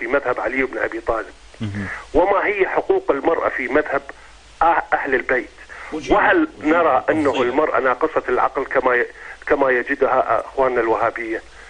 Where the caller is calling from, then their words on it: United Kingdom; أنا أكلمك من بريطانيا